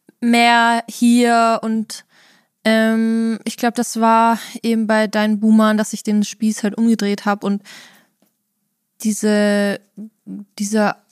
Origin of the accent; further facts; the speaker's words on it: Austria; Also bei uns in Österreich heißt es Heurigenbank.